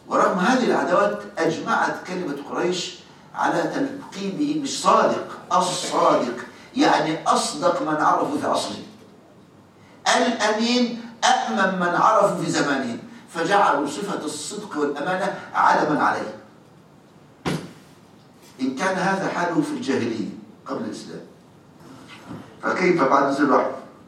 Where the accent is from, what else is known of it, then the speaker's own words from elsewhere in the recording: Egypt; يعني يحضرني قصة قس عندنا في مصر أسلم